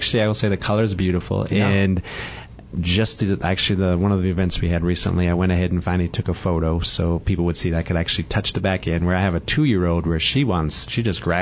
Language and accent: English; Michigan, United States; I'm from Michigan, so that's, you know